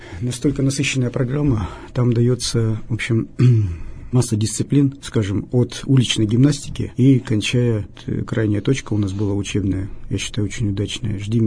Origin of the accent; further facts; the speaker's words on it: Kamensk-Uralsky, Sverdlovsk Oblast, Russia; мы пробовали приглашать школы с Каменского-Уральского, так как это мой родной город.